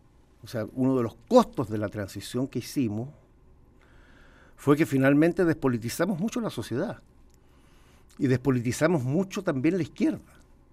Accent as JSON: {"language": "Spanish", "country": "Brazil", "said": "Y en América Latina, Argentina está en 1,2 y Brasil, de donde vengo yo, 1,3."}